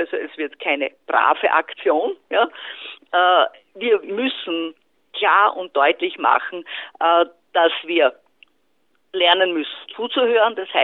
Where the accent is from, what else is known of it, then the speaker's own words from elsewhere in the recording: Burgenland, Austria; wenn ich jetzt an mein Heimatbundesland Burgenland denke